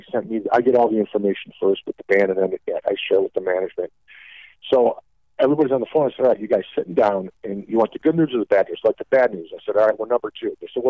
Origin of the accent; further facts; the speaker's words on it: Chicago, Illinois, United States; Well, I grew up with … in Chicago.